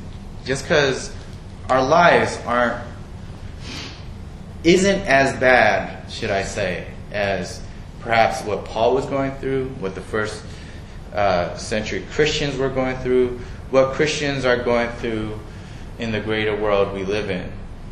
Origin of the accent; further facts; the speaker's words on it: Los Angeles, California, United States; now in Tucson, United States; Originally, I'm from Los Angeles.